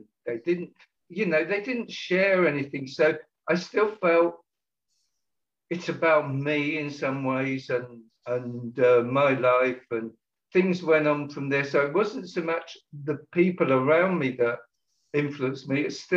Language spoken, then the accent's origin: English; London, United Kingdom; moved away as an adult; now in Bournemouth, United Kingdom; I grew up in London, but East London. And we moved when we got married to Bournemouth, Poole, on the south coast